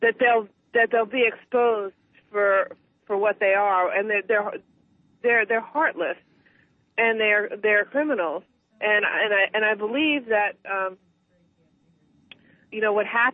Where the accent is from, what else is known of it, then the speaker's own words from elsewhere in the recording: New York, United States; I was originally from New York, and I work with a lot of trauma victims from 9/11